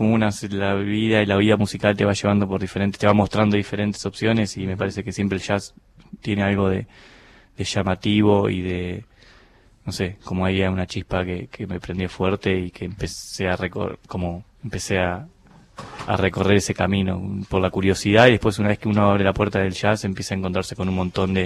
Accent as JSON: {"language": "Spanish", "town": "Mar del Plata", "region": "Buenos Aires Province", "country": "Argentina", "said": "Somos de Mar del Plata."}